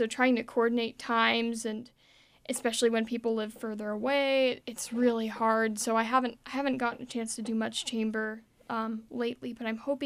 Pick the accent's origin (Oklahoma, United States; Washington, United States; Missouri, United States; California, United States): Washington, United States; Spokane; Well, just getting to spend more time in my hometown, I guess, and just, I don't know, I love Spokane. It's really a nice break from Seattle.